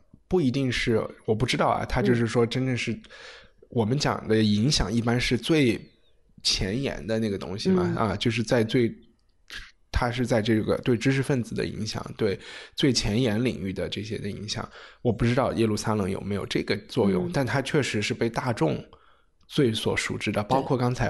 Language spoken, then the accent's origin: Chinese; China; 就是我们中国人写诗可能是小时候从做对子开始写